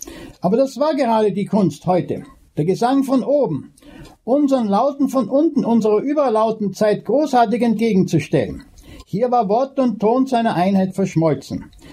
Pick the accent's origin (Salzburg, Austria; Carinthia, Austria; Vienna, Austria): Salzburg, Austria; born there; Das stand für mich, den gebürtigen Salzburger und Mozart-Freund, absolut fest.